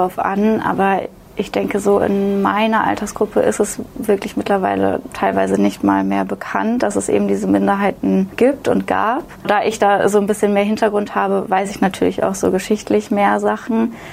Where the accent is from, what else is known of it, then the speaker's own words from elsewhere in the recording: Kassel, Hesse, Germany; now in Berlin, Germany; ich bin 21 Jahre alt und ich komme aus Kassel. Das ist circa in der Mitte von Deutschland, in der Nähe von Frankfurt, aber ich stehe jetzt in Berlin.